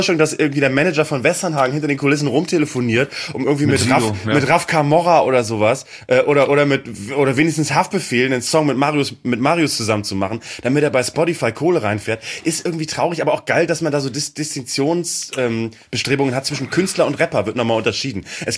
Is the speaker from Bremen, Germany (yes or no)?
yes; Bremen, Germany; ich komme aus Bremen